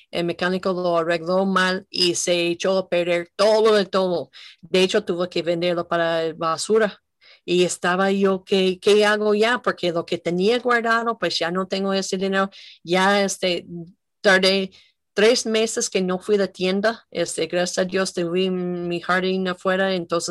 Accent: United States; Sí, no somos los gringos ricos que piensan, ¿verdad?

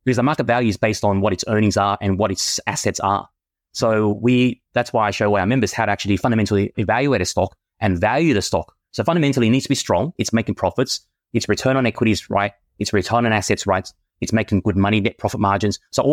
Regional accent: Vietnam; I was touring through Vietnam, my home country.

